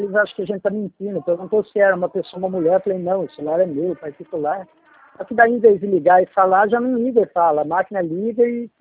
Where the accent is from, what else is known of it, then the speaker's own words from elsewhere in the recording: Piracicaba, São Paulo, Brazil; Eu sou de Piracicaba